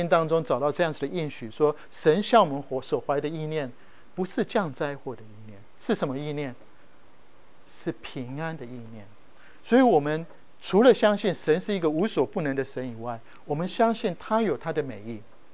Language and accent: Chinese; Taiwan; 我从台湾来，台湾有很多很多的庙宇，